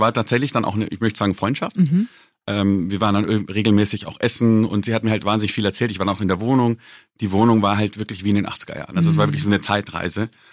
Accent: Bavaria, Germany; gerade als Bayer und als Bierliebhaber

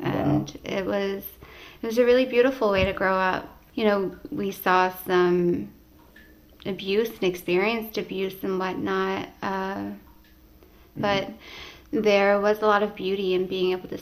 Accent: Happy Valley-Goose Bay, Newfoundland and Labrador, Canada; We grew up in Happy Valley Goose Bay in Labrador. But my family, my mother's family, comes from Hopedale. And my dad's family comes from Davis Inlet. We spent most of our summers in Hopedale

